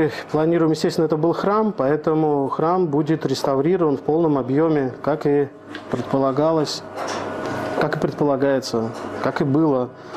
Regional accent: Georgia; мы его называем салат по-грузински, потому что здесь есть такие травы, которые мы любим, грузины.

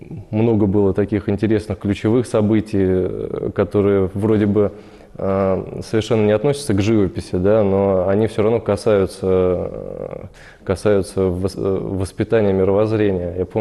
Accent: Kaluga, Kaluga Oblast, Russia; да, да, я калужанин коренной.

